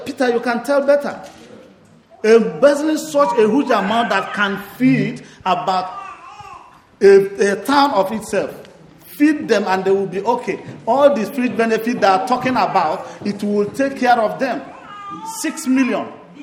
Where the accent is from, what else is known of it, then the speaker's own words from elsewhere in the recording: Nigeria; I'm a Nigerian, and I'm a husband, and I have a wife.